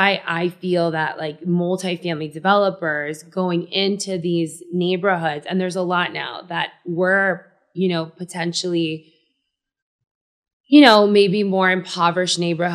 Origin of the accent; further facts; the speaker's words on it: Miami, Florida, United States; I grew up in Miami in a very different way than my children are going to be growing up in Miami. And that's because I am a first generation, you know, my family's immigrants from Cuba.